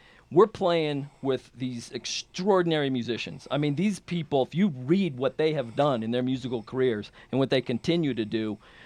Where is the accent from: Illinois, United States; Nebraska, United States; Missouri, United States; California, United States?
Nebraska, United States; Scottsbluff; Well, I grew up in Scottsbluff, Nebraska.